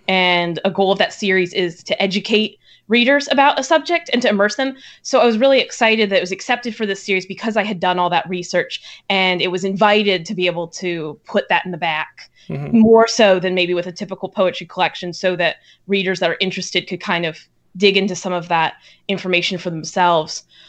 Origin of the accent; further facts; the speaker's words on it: Higashimatsushima, Miyagi, Japan; I will start with a poem called Things to Do in My Hometown. Higashima Tsushima.